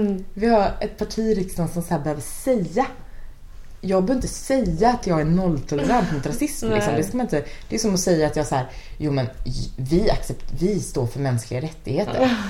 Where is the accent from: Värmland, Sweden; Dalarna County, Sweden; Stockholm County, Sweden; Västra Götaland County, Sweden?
Västra Götaland County, Sweden; Vänersborg; alltså i Vänersborg där jag kommer ifrån, som ligger väldigt nära Trollhättan.